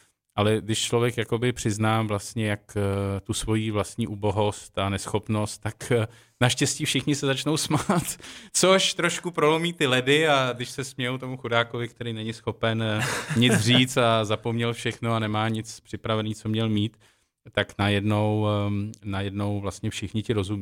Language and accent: Czech; Prague, Czechia; já jsem se narodil na Vinohradech, šel jsem v Praze se stříbrnou žičkou zatím celý svůj život